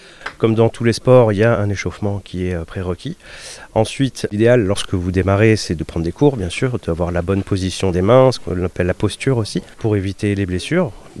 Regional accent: Boulogne-sur-Mer, Hauts-de-France, France; Je suis originaire de Boulogne-sur-Mer dans le nord de la France et puis je suis arrivé dans le sud il y a une trentaine d'années maintenant, à peu près.

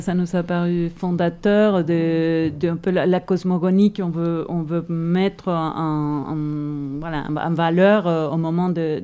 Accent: Argentina; accent: Spanish-speaking; Pardon, mon accent hispanophone, hein, je viens d'Argentine, je ne l'ai pas dit.

